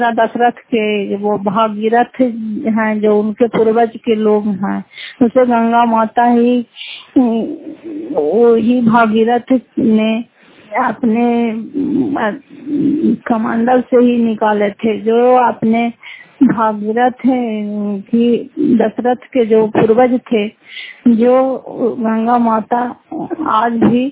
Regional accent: Fatehpur, Bihar, India; घर फतेहपुर, पंचायत मकरौता, जिला नालंदा, प्रसराज ब्लॉक की निवासी हूँ।

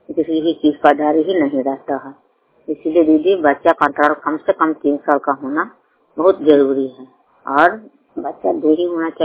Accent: Anantpur, Bihar, India; ग्राम Anantapur post Madhopur थाना संधि लरंदा का निवासी हूँ।

